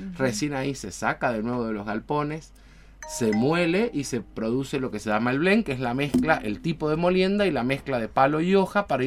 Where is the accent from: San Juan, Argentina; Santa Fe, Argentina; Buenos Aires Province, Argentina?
San Juan, Argentina; Nosotros por ahí pensamos en una selva y se nos viene como buenos sanjuaninos el Pinar.